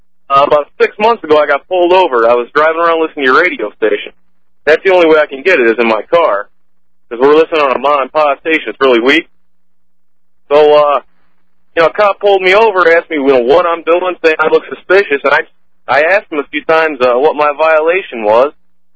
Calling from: Indiana, United States

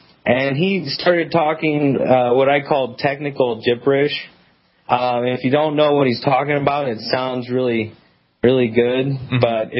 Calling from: Branson, Missouri, United States; I'm calling from Branson, Missouri.

